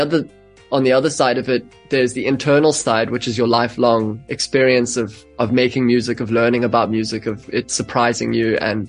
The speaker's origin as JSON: {"language": "English", "country": "South Africa", "tie": "born or raised there", "said": "we have growing up in South Africa to thank for that, and the way that our music was received, just how profound that's really been. So we haven't played since what, like mid 2019 in SA, I think. It's going to be a huge homecoming moment."}